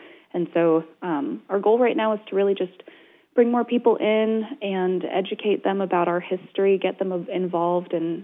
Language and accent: English; Las Vegas, Nevada, United States; now in Coos Bay, United States; I grew up in Las Vegas, Nevada, so very far away from water and all things maritime